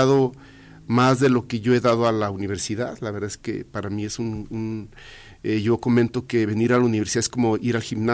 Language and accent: Spanish; Aguascalientes, Mexico; Sí, mira, pues, soy de Aguascalientes.